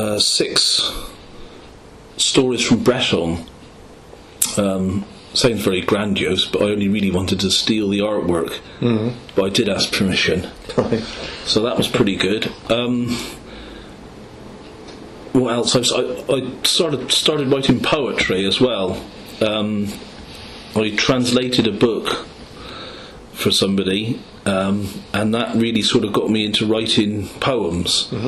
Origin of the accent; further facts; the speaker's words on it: South West England, United Kingdom; And it's not because I came from Cornwall